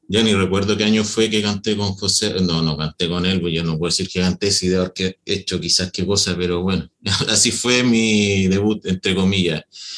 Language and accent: Spanish; Iquique, Tarapacá, Chile; porque yo soy de Iquique.